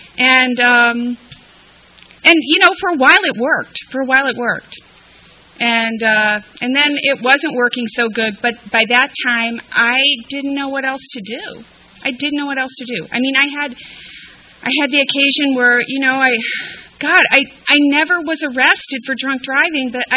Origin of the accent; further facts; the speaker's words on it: Berwyn, Illinois, United States; I grew up in Berwyn, Illinois. It was very middle-class area. I was very sheltered. I had my grandparents nearby.